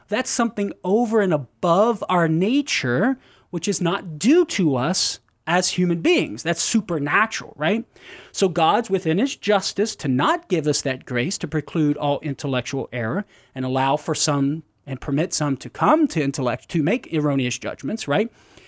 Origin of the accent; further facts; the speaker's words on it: Crowley, Louisiana, United States; I grew up in Crowley. So I am a Cajun from Crowley, Louisiana, brother.